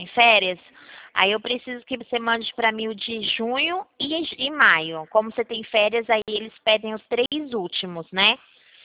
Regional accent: Rio Claro, São Paulo, Brazil; Eu sou aqui de Rio Claro, interior de São Paulo.

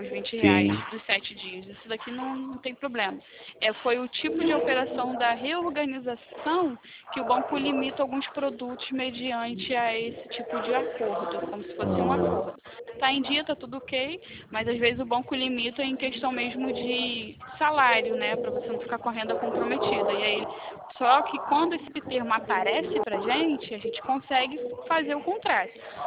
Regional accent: Rio de Janeiro, Brazil; Eu sou de Campo Grande.

